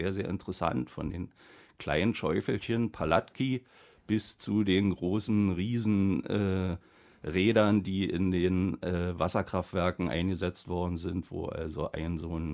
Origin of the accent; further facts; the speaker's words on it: Berlin, Germany; now in Woltersdorf, Germany; ich komme aus Woltersdorf zurzeit, geborener Urberliner, Charité, wie es sich gehört, und 62 Jahre